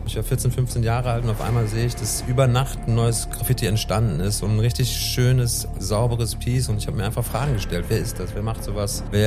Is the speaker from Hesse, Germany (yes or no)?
yes; Frankfurt, Hesse, Germany; Und hier in Frankfurt, ich bin in Frankfurt groß geworden